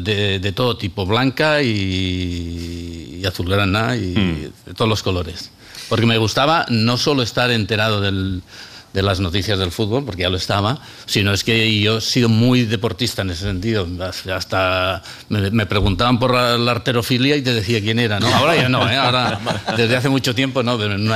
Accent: Benicarló, Valencian Community, Spain; cuando era pequeño, cuando tenía 13, 14 años en el pueblo, yo soy de Benicarló

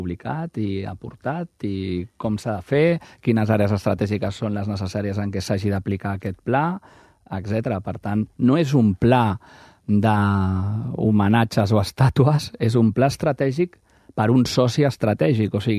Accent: Barcelona, Catalonia, Spain; O sigui, és en el meu barri de tota la vida. Amb un radi de 2 quilòmetres tenia tota la meva vida.

